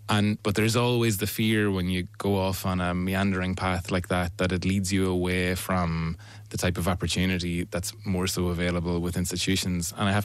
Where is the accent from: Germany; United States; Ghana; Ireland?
Ireland; not just the Irish language, but I suppose that, like you say, the vocabulary of being Irish.